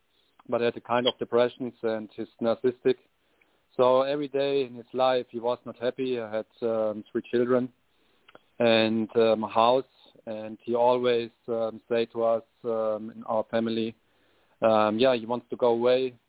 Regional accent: Marburg, Hesse, Germany; English is a second language; now in Ireland; Yeah, I was born in Marburg and lived in a little village not far away from it.

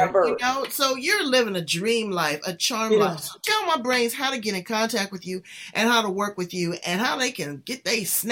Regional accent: Los Angeles, California, United States; You know, I grew up in South Central LA.

